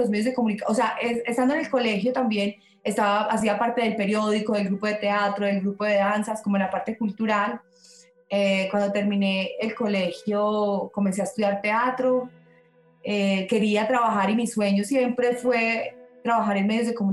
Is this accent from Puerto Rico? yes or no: no; Colombia; Colombia, los colombianos tienen una influencia muy grande